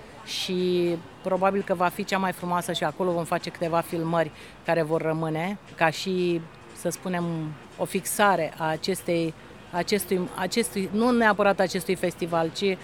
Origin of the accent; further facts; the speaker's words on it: Constanța, Constanța County, Romania; trăiesc într-un oraș în care a scris și a murit Ovid. Toți au rămas cu gura căscată, că le spuneam sunt de la Constanța, România, nu suna niciun fel.